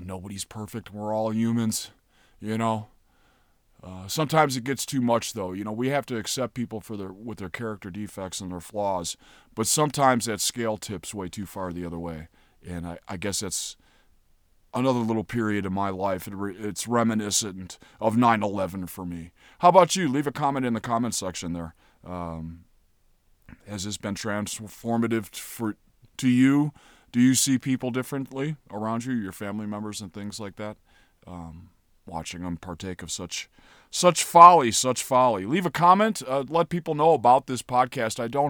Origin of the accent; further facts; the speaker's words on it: Chicago, Illinois, United States; I'm from Chicago. I have ties there